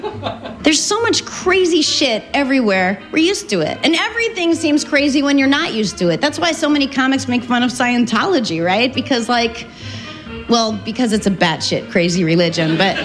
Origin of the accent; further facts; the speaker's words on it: New Hampshire, United States; But I grew up in New Hampshire, and there are not many Jews in New Hampshire, and we weren't really raised with any religion.